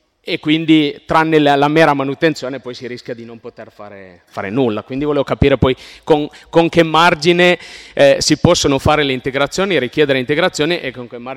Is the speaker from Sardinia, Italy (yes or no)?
no; Piedmont, Italy; Io vengo dalla Vallellero, da un territorio montano, abbiamo l'acqua buona e paradossalmente siamo senza acqua